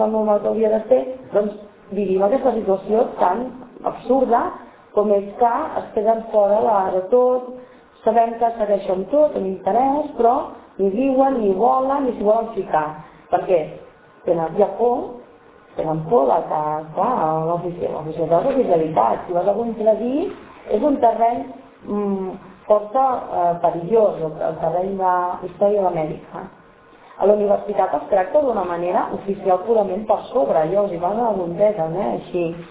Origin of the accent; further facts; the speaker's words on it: Catalonia, Spain; Soc catalana i seré catalana